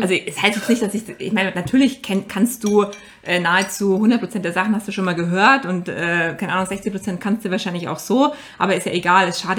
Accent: Bavaria, Germany; ich komme aus der Nähe von Ingolstadt

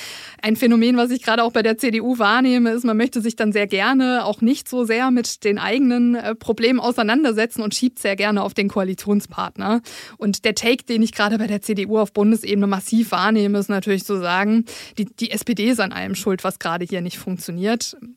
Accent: Karlsruhe, Baden-Württemberg, Germany; accent: Badisch; Menschen in Karlsruhe sprechen erstmal badisch. Ich muss sagen, mein Dialekt ist leider nicht so ausgeprägt

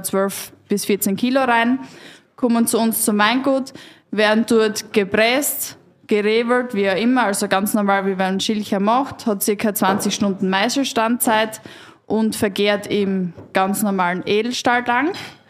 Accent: Styria, Austria; Also ich komme aus der Weststeiermark.

